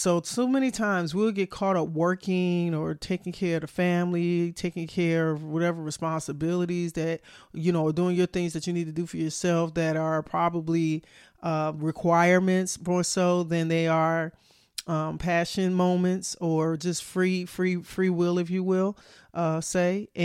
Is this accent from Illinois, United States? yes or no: yes; Chicago, Illinois, United States; I'm from Chicago, so you know, roller skating is a thing, honey.